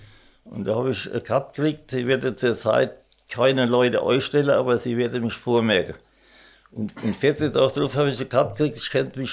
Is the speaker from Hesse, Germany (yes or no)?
yes; Nieder-Ramstadt, Hesse, Germany; Ja, ich bin in Niederramstadt in die Volksschule gegangen. Und mit 14 Jahren bin ich aus der Schule gekommen.